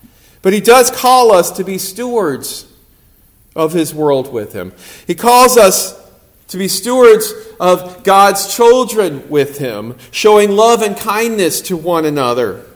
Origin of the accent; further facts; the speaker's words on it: South Carolina, United States; like I grew up in the South Carolina, there's a lot of, they call it the Bible Belt for a reason.